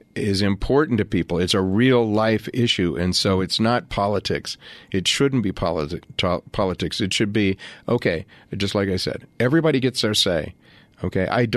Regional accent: Mesa, Arizona, United States; I grew up in Mesa. Okay, so I've been lucky enough to be part of the LDS community my entire life without being LDS.

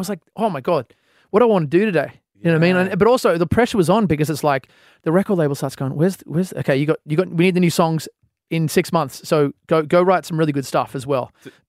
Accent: Australia; as an Australian artist

